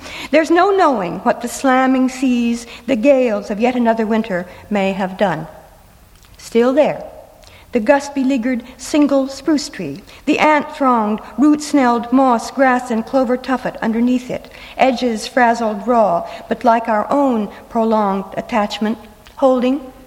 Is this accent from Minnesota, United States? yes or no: no; Iowa, United States; born there; I was born in Iowa. My father, however, was born in California.